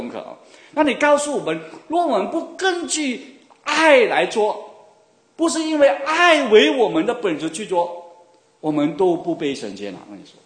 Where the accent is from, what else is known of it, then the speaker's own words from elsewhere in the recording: Guangdong, China; 对不起，我是广东的，所以我很多的这些俗语都是广东话来的啊